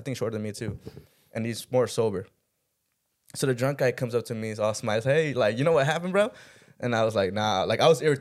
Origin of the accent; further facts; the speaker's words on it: Atlanta, Georgia, United States; You know, I'm from Atlanta.